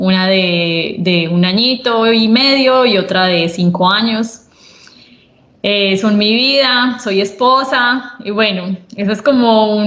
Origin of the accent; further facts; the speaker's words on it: Medellín, Antioquia, Colombia; Soy una mujer colombiana que nací y crecí en Medellín. Estudié ingeniería mecánica en la Universidad EAFIT de Medellín.